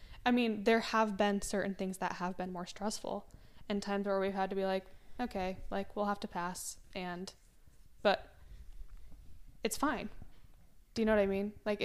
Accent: Utah, United States; not wanting people to think that I'm a certain way that I'm actually not, just because I'm from Utah.

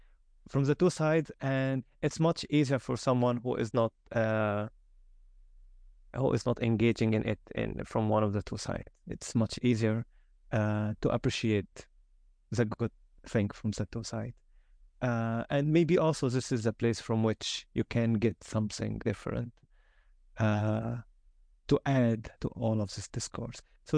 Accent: Egypt; first language Arabic; English is a second language; now in United States; I'm Egyptian. Arabic is my mother tongue. I study in the U.S. and Spanish is my third language.

